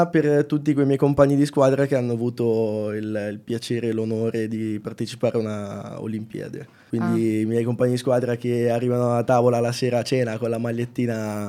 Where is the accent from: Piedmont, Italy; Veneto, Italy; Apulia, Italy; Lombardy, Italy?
Lombardy, Italy; Milan